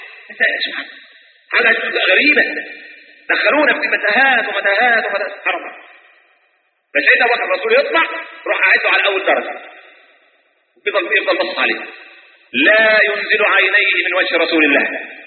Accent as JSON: {"language": "Arabic", "town": "Cairo", "region": "Cairo Governorate", "country": "Egypt", "said": "انا مصري، انا من السيدة زينب"}